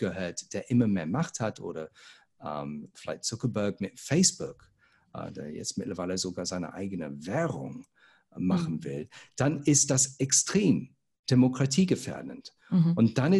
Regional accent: Cologne, North Rhine-Westphalia, Germany; Ich als Kölner bin irgendwie auch Miteigentümer von RWE.

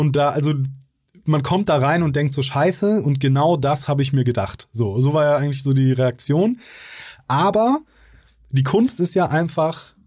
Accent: Münster, North Rhine-Westphalia, Germany; Ich komme aus Münster, da gibt's auch nicht so geile Gewässer.

